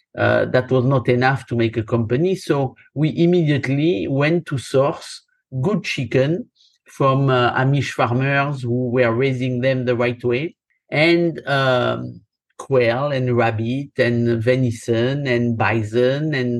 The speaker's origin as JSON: {"language": "English", "region": "Occitania", "country": "France", "said": "I'm from Gascogne, southwest France, a long, long lineage of people in the food business or agriculture, farmers, seven generations behind me."}